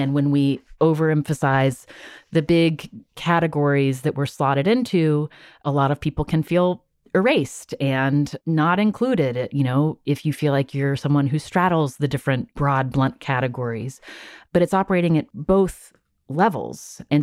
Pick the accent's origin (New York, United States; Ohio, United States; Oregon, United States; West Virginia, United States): West Virginia, United States; Charleston; who has been a longtime reporter in my hometown in Charleston, West Virginia